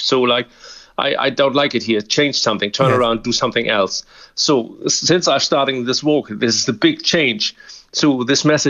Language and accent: English; Hamburg, Germany; I'm from Hamburg, near Hamburg, Germany